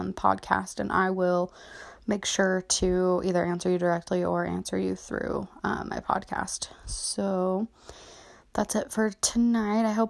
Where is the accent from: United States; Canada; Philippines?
United States; Utah; I am only 23, and if you're from Utah, which I am born and raised in Utah, that's kind of, I guess, the normal age for being a mom.